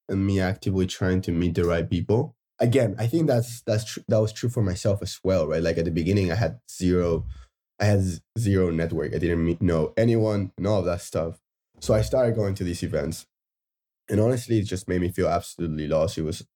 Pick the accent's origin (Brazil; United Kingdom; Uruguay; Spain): Uruguay; now in San Francisco, United States; I was born and raised in Uruguay. So I spent my entire life back there. And now I live in San Francisco.